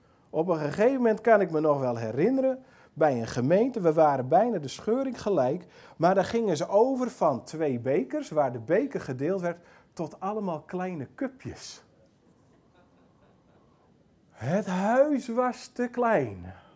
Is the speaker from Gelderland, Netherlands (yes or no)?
no; Friesland, Netherlands; Nou, sorry, ik ben een Fries, kan er ook niks aan doen.